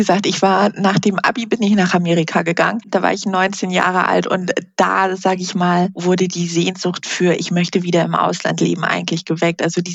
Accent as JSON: {"language": "German", "region": "Hamburg", "country": "Germany", "tie": "born or raised there", "said": "Also ich bin halt in Hamburg aufgewachsen, groß geworden, hier halt auch immer gelebt."}